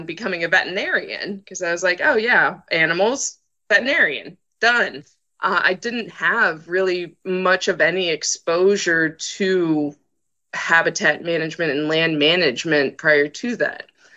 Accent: Orlando, Florida, United States; I actually grew up in a very urban area. I grew up in Orlando, ironically enough.

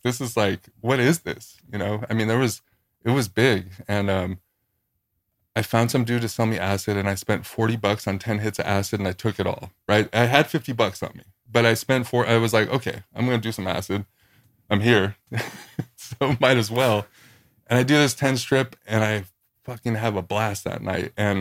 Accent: El Cajon, California, United States; also born or lived in La Mesa; I grew up in El Cajon down in San Diego and La Mesa.

